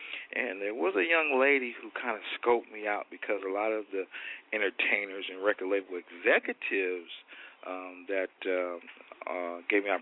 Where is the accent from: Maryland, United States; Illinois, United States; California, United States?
California, United States; Compton; But I accepted that because I'm from Compton. You know, we're from the streets.